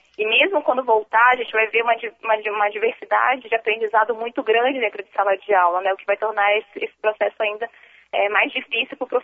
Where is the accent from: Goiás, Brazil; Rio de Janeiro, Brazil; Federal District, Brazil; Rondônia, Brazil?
Federal District, Brazil; Brasília; now in São Paulo, Brazil; vivi a vida toda em Brasília, mas agora estou em São Paulo, né?